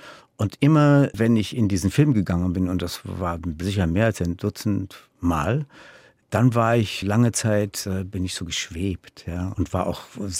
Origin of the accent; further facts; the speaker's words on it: Berlin, Germany; also born or lived in Bertelsdorf, Germany; dass wir Kinder ja evakuiert waren als Berliner.